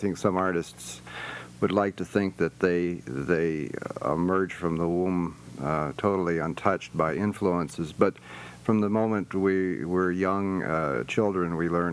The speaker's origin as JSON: {"language": "English", "town": "Brooklyn", "region": "New York", "country": "United States", "tie": "born or raised there", "also_born_or_lived": "Chicago", "said": "I was born in Brooklyn, and my father was a Lutheran minister. We eventually moved west and wound up in Chicago."}